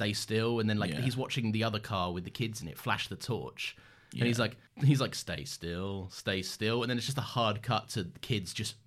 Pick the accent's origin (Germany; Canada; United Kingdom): United Kingdom; Scotland; when I was first growing up in Scotland